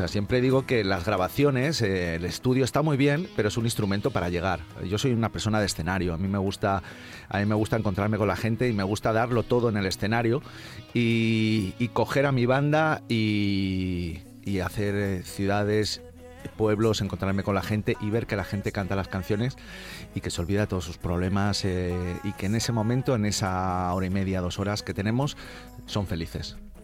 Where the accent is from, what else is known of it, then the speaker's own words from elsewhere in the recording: Alicante, Valencian Community, Spain; Nosotros que somos de Alicante la vivimos de...